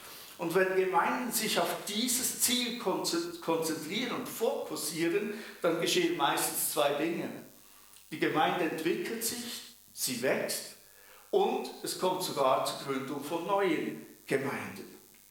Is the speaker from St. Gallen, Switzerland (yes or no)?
no; Bern, Switzerland; Ich bin ja Berner.